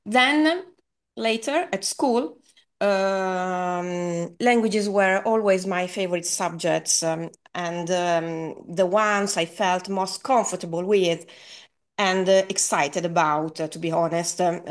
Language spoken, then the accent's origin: English; Italy; English is a second language; Nice to meet you, by the way.